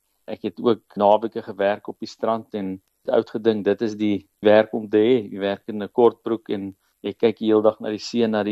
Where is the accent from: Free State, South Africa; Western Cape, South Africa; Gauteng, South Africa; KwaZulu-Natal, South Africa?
KwaZulu-Natal, South Africa; Salt Rock; Ek kom van 'n klein dorp af op die Natalse Noordkus met die naam Saltrak. Dit was toe ek groot geraak het, 'n baie klein dorp en hy het nou redelik groot geraak daar in Belita. En ek was op 'n klein plattelandse skool met die naam Stanger, nou Kwadaguza.